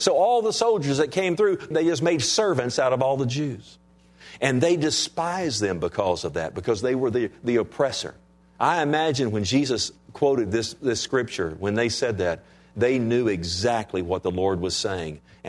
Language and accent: English; United States; I thank God that I'm an American.